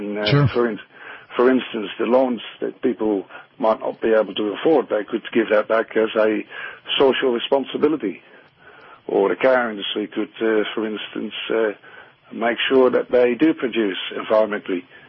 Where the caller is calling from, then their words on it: Melbourne, Victoria, Australia; I'm actually calling from Melbourne.